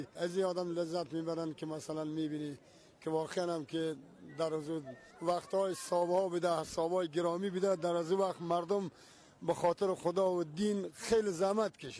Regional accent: Afghanistan; now in Iran; ما زائر هستیم، از افغانستان اومدیم

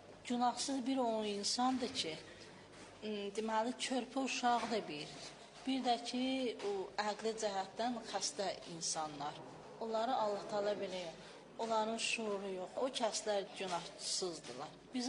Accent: Lankaran, Lankaran District, Azerbaijan; Lənkərandan gəlmişəm.

